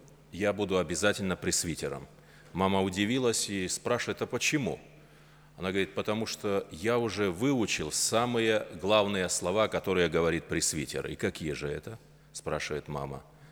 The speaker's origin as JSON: {"language": "Russian", "country": "Belarus", "said": "Я говорю, у нас уже сформировался такой национальный ответ. Мы говорим, в Беларуси жизнь как у картошки."}